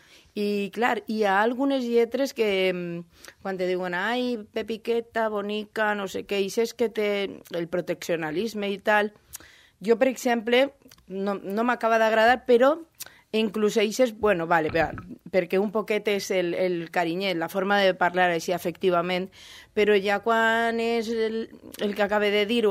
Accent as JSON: {"language": "Catalan", "town": "Valencia", "region": "Valencian Community", "country": "Spain", "said": "jo sóc de València i n'hi ha moltes maneres de fer les jotes"}